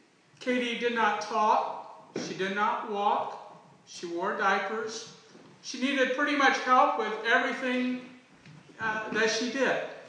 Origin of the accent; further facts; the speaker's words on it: Ohio, United States; And like any, you know, born and raised in Ohio, true blue, you know, Ohio State fan